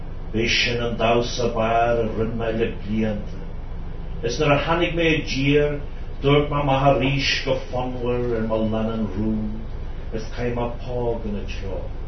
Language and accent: English; Ulster, Ireland; accent: Donegal Irish; When I talk Gaelic to people from anywhere, they're always saying the Donegal Irish, you can't understand it